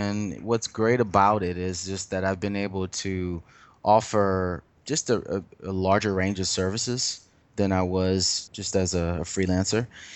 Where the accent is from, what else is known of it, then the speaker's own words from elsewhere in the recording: Lexington, South Carolina, United States; now in Brooklyn, United States; It's funny because I'm from Lexington, South Carolina. Originally, I was born there, and now I'm Brooklyn.